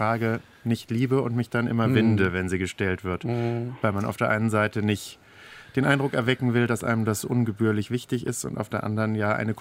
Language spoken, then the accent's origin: German; Stuttgart, Baden-Württemberg, Germany; Meine Kinder- und Jugendzeit ist komplett in Stuttgart verlaufen, weil ich 1996 schon Abitur gemacht habe. Also ich bin nicht dort in Winzinger-Rode aufgewachsen.